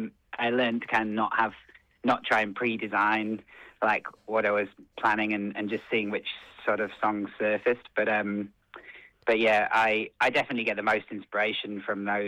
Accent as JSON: {"language": "English", "region": "Yorkshire and the Humber", "country": "United Kingdom", "tie": "born or raised there", "said": "I grew up in the North Yorkshire countryside"}